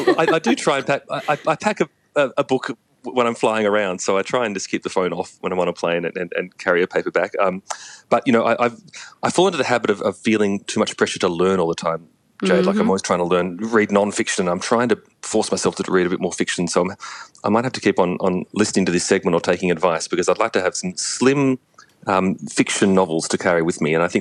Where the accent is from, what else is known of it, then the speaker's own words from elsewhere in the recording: Frankston, Victoria, Australia; I remember lining up at the bookstores down in Frankston, in my hometown, when each new book would come out each year.